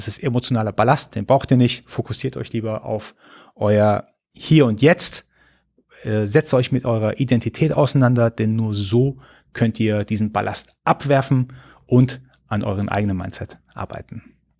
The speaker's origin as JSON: {"language": "German", "country": "Iran", "lives_now": "Germany", "said": "wir sind ursprünglich Iraner, wir sind aber hier in Deutschland. Das heißt, wir sind in allererster Linie ist erstmal deutsch."}